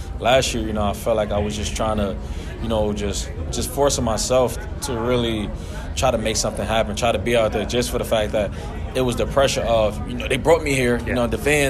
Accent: Brooklyn, New York, United States; It's really important to me because it's not many guys that I can think of that's actually from Brooklyn, New York.

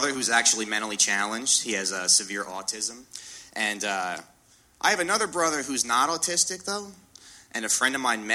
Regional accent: New Jersey, United States; I'm from Jersey originally, and very nice. Yeah, I'm from like a very Italian part of Jersey, and one thing I remember about growing up there

